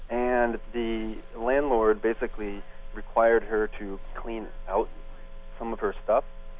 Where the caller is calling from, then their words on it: Portland, Oregon, United States; Portland, Oregon.